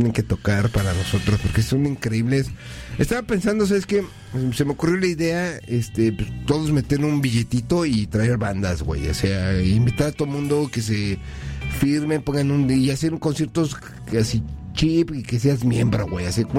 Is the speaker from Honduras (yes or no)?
no; Mexico; yo soy mexicano.